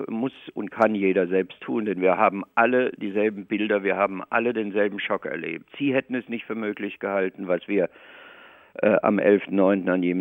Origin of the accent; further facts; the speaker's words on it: South Germany, Germany; Ja, ich bin in Süddeutschland geboren, aufgewachsen und eigentlich immer